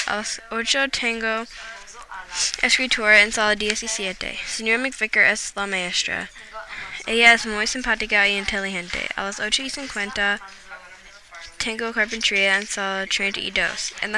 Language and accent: Spanish; Nantucket, Massachusetts, United States; Spanish is a second language; Soy de Nantucket. Yo soy estudiante en Cyrus Pierce Middle School.